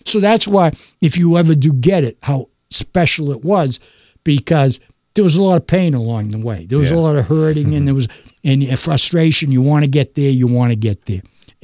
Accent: Boston, Massachusetts, United States; since I was a little kid, growing up in Boston, they always were going to get the rings.

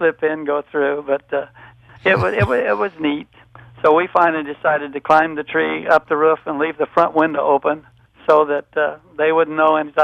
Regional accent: Indianapolis, Indiana, United States; I grew up on the West Side of Indianapolis. I lived at 1140 West New York Street.

